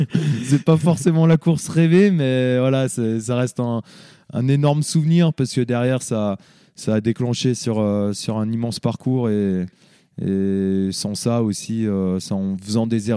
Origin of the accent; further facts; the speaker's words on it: Le Grand-Bornand, Auvergne-Rhône-Alpes, France; also born or lived in Annecy; moi, je suis né à Annecy, mais j'ai toujours habité ici, au Grand Bornand. Donc, j'ai grandi ici, aux côtés de toute ma famille et mes potes.